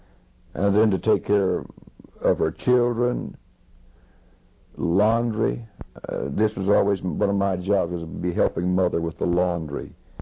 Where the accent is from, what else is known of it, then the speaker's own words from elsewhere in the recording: Texas, United States; now in California, United States; So we came to California from Texas, but yet for the next several years, our environment was still people from the South and so forth.